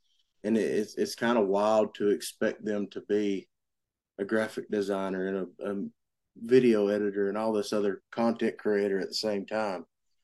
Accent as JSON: {"language": "English", "town": "Clayton", "region": "Georgia", "country": "United States", "tie": "born or raised there", "said": "I miss home sometimes because I love the mountains. And but no, growing up was great. It was a small community. Very tight knit."}